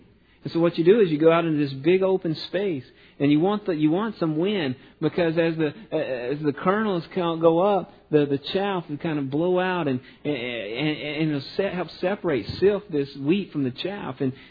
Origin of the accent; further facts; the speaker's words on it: Southern United States, United States; I grew up in the Bible Belt.